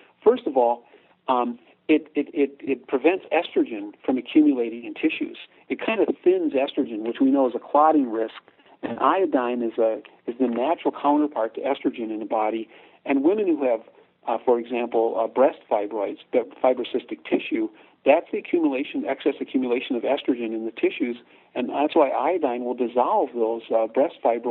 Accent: Midwest, United States; Of course, I grew up in the Midwest, so kind of a goiter belt.

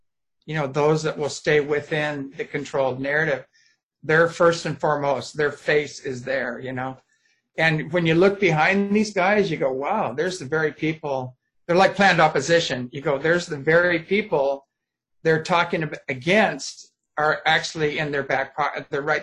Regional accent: Apple Valley, California, United States; But that area, that I was raised in Apple Valley, California, right there.

